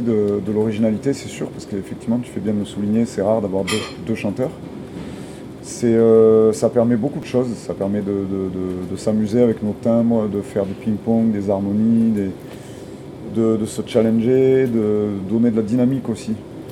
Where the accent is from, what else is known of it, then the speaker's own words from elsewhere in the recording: south of France, France; Peut-être parce qu'on vient du Sud.